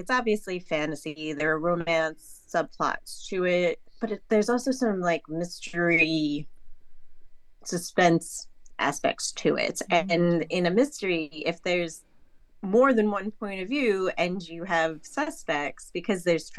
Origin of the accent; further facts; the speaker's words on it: New York City, New York, United States; I grew up in New York City